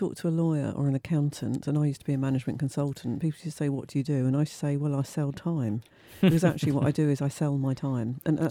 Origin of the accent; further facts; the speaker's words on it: United Kingdom; That's because we're British. We like to downplay.